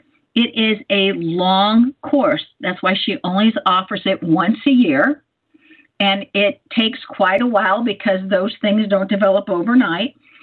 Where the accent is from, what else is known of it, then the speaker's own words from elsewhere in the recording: California, United States; also born or lived in Tokyo, Japan; Now, I grew up in California, experienced plenty of earthquakes. I was living in Tokyo, Japan, when a big earthquake went off.